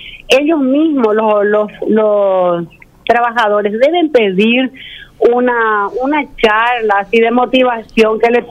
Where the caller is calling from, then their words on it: Luque, Central, Paraguay; soy de Luque.